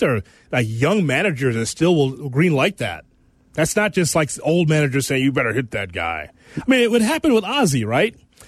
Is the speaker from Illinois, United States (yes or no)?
yes; Chicago, Illinois, United States; We're from Chicago, Cap.